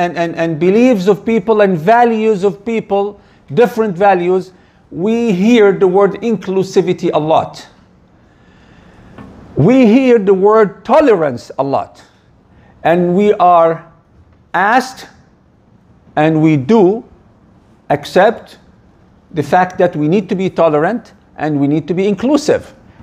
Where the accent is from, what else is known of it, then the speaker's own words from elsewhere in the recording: Canada; as a Muslim, as a Canadian Muslim, you have to know what's going on.